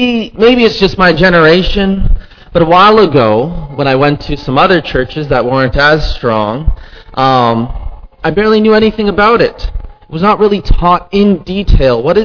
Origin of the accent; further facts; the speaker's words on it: Winnipeg, Manitoba, Canada; I was just hearing from my hometown that a giant march went through our home city of Winnipeg.